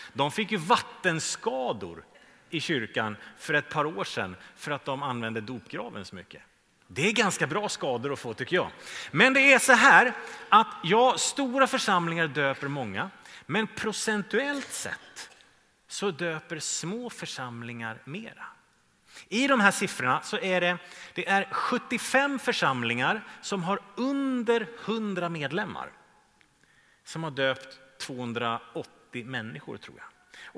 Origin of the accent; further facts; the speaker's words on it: Stockholm, Stockholm County, Sweden; Det är inte jag, även om jag är från Stockholm.